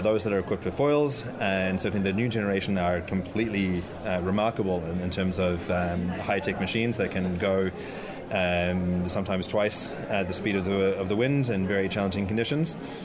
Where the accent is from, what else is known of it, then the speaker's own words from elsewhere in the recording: New Zealand; born there; I was born into a sailing family that was doing a cruise around the world. So three weeks after I was born in New Zealand, I was back on the boat in Bali